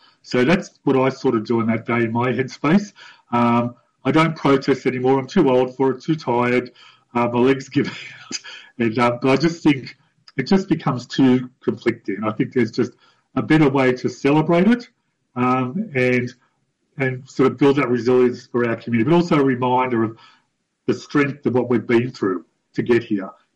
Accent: New South Wales, Australia; I'm from Wiradjuri country. There were Wiradjuri wars there.

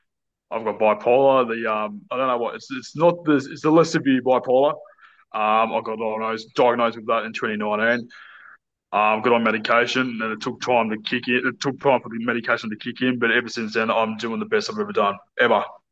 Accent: Newcastle, New South Wales, Australia; I'm from Newcastle, New South Wales, which is 2 hours north of Sydney. Technically, I live, which is in the Newcastle region, like Macquarie, so I live in a suburb called Warners Bay.

